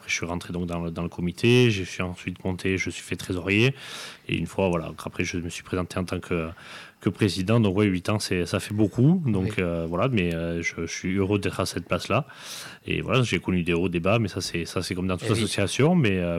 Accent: Narrosse, Nouvelle-Aquitaine, France; now in Dax, France; donc je suis donc natif de Naros, maintenant j'habite à Dax, j'ai 35 ans

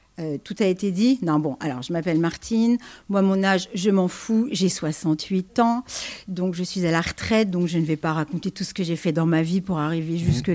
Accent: Bar-le-Duc, Grand Est, France; moved away as an adult; Je ne viens des Landes, je viens de la diagonale opposée, je viens de la Meuse. Bar-le-Duc

